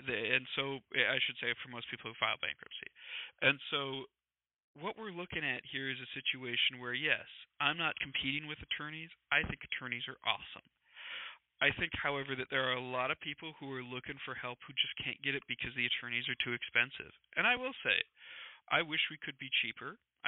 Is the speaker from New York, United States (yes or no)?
no; South Dakota, United States; I grew up in South Dakota, and because of that, we have farm analogies because I'm wearing cowboy boots right now.